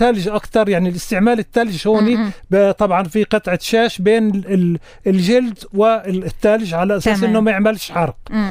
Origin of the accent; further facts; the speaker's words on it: Hebron, West Bank, Palestine; إحنا عندنا بالخليل